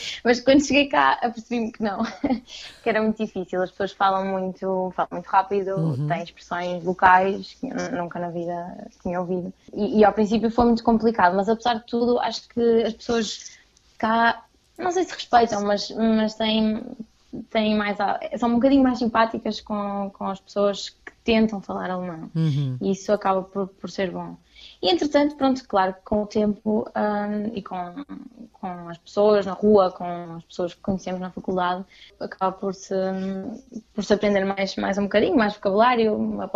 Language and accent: Portuguese; Vila Nova de Gaia, Porto, Portugal; now in Lisbon, Portugal; Eu estudo em Gaia, aliás, eu estudo em Lisboa, mas sou de Gaia